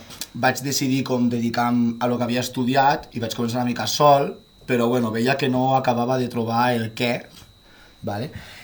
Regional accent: El Molar, Catalonia, Spain; jo sóc del Molà. Sóc de tota la vida del Priorat. I vaig començar a l'estudiat artístic a Tortosa.

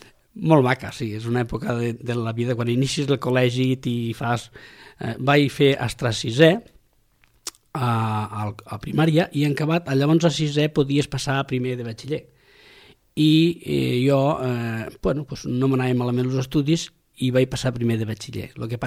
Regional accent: Catalonia, Spain; also born or lived in Málaga; Jo soc de pares andalusos i jo i el meu germà em vam néixer a Màlaga. Vaig pujar amb uns 18 mesos cap a Catalunya, quan tenia 18 mesos, fa molt temps d'això, perquè en tinc 52 anys, i bueno, vam fer cap al Delta de l'Ebre.

